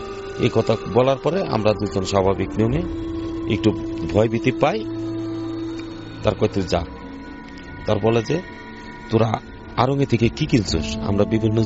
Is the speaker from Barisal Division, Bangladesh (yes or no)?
no; Faridpur, Dhaka Division, Bangladesh; আমার বাড়ি ফরিদপুরে এবং আমার নানা বাড়ি আশুবর্তী স্থান অম্বিকাপুর